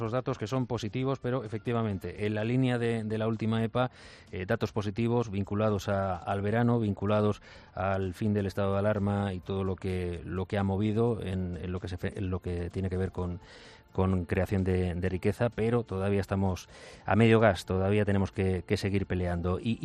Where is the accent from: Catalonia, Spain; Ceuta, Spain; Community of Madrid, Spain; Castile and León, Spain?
Catalonia, Spain; Sant Boi de Llobregat; los que somos de Sant Boi de Llobregat